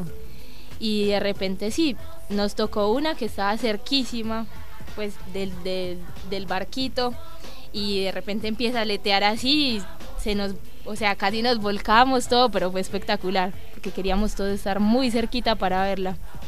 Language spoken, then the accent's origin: Spanish; Medellín, Antioquia, Colombia; Porque es de donde yo vengo.